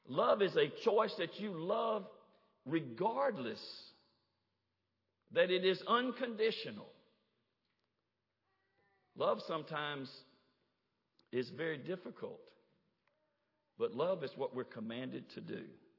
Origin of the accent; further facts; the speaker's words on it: Oakland, Tennessee, United States; when I was growing up as a kid, growing up in Oakland, Tennessee with my brother and my two sisters.